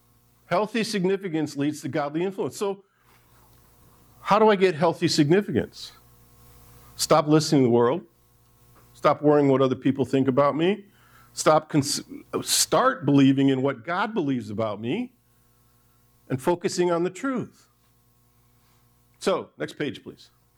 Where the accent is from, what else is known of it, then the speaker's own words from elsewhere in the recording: Michigan, United States; I grew up in Michigan. Some of the most beautiful lighthouses in the world are in Michigan.